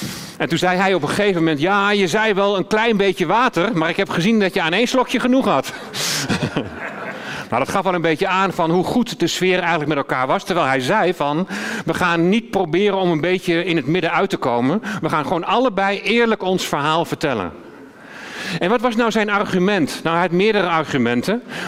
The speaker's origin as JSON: {"language": "Dutch", "town": "Deventer", "region": "Overijssel", "country": "Netherlands", "tie": "born or raised there", "said": "We zijn geboren en getogen in Deventer. Mijn ouders die hebben mij als babytje laten dopen in de toen nog hervormde kerk."}